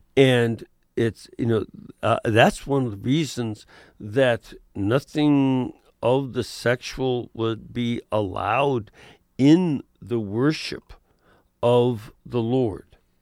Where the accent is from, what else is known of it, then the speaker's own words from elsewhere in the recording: Chicago, Illinois, United States; born there; Well, I was born in Chicago.